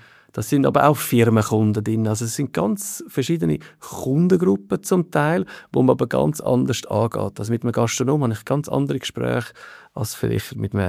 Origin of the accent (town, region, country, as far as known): Switzerland; born or raised there